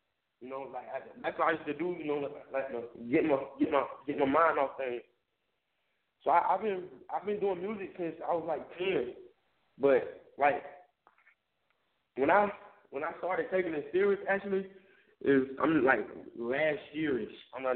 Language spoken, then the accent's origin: English; Tampa, Florida, United States; now in Atlanta, United States; I said born and raised. I'm in Atlanta right now, you know. I'm in the A right now. Born and raised in Tampa, Florida.